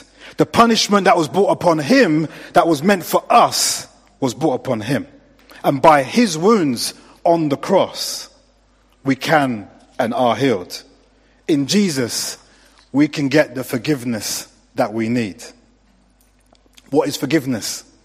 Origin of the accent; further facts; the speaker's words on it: London, United Kingdom; I'm a boy from South London.